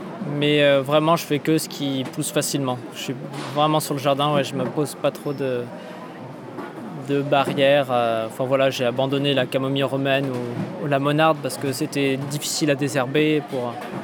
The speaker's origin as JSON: {"language": "French", "town": "Chambéry", "region": "Auvergne-Rhône-Alpes", "country": "France", "said": "ils étaient de Chambéry aussi, de là d'où je viens."}